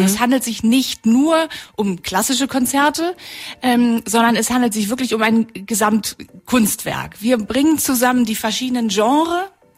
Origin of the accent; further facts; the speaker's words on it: Brandenburg, Germany; Und diese Idee wollte ich gerne auch in meine Heimat mitnehmen, nach Brandenburg, Berlin und Brandenburg.